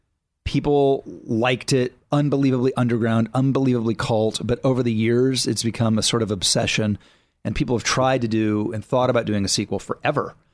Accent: Texas, United States; I'm a Texan, so I picked who are like the iconic Texans

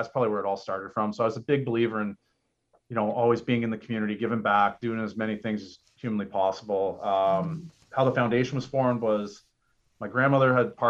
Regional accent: Canada; I'm Canadian. We grew up playing street hockey and ice hockey. Every time we were playing for something on the street, it was pretending to win the Stanley Cup.

